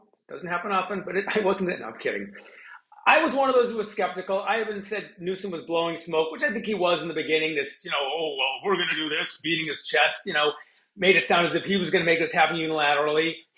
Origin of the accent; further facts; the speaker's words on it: California, United States; You know, in California, and look, I love my home state